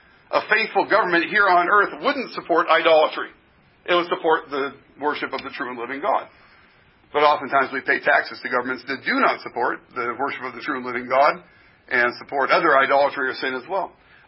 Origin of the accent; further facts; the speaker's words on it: United States; Though, I say that as an American, and we count our very beginning as something of a tax revolution as well.